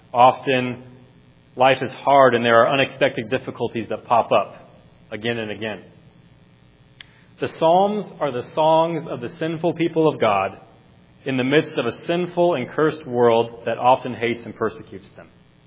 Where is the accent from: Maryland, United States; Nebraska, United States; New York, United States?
Nebraska, United States; Well, growing up in Nebraska, I was able to experience many things that people on either coasts or in the northern or far southern part of the country may not experience.